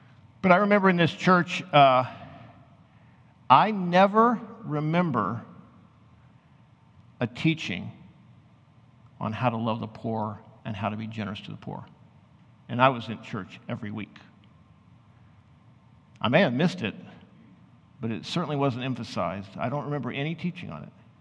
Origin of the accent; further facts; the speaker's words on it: Topeka, Kansas, United States; Now, I grew up in Topeka, Kansas.